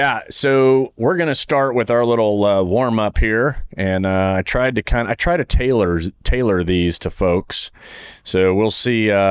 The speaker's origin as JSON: {"language": "English", "country": "Saudi Arabia", "tie": "born or raised there", "said": "I grew up in Saudi, so it was like one of the first movies I saw at a theater in Saudi Arabia"}